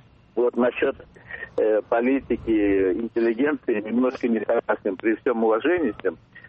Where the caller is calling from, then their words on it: Moscow, Russia; я вот из Москвы.